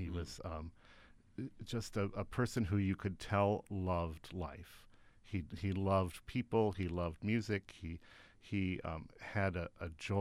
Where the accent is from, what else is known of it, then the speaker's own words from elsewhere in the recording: Menasha, Wisconsin, United States; So I grew up in the Fox Valley, in Menasha.